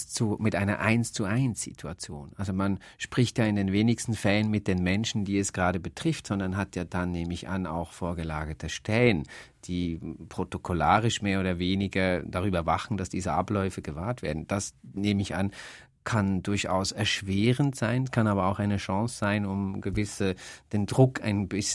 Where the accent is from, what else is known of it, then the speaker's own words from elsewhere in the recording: Switzerland; ich als Schweizer